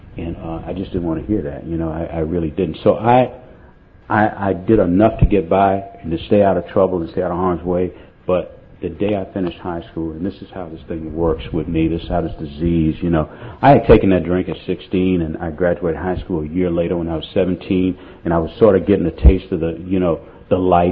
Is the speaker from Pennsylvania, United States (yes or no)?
no; Miami, Florida, United States; I grew up in a section called Liberty City, not very well known for, you know, good living right now. But at the time I grew up in Liberty City in Miami